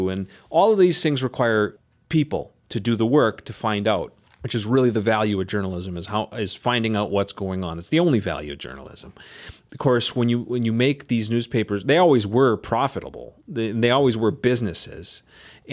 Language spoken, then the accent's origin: English; Minnesota, United States; I grew up on the Iron Range in media.